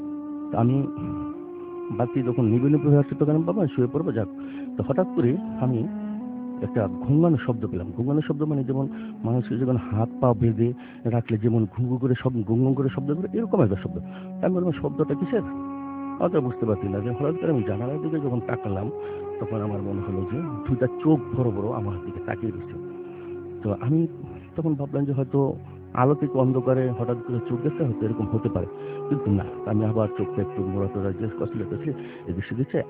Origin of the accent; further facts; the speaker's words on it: Narayanganj, Dhaka Division, Bangladesh; আমি নারায়ণগঞ্জ সারাহাপার থেকে এসেছি